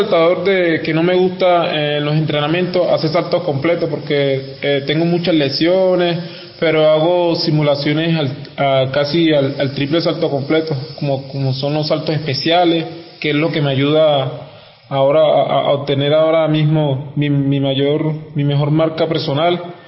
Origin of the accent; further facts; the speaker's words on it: Colombia; moved away; Desde que me vine de Colombia